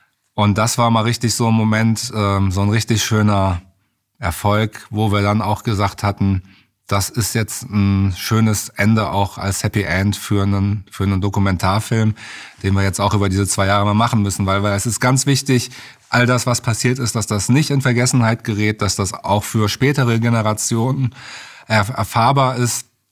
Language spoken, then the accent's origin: German; Cologne, North Rhine-Westphalia, Germany; now in Berlin, Germany; ich komme aus Berlin, ich wohne in Berlin, aber ich komme ursprünglich aus Köln am schönen Rhein.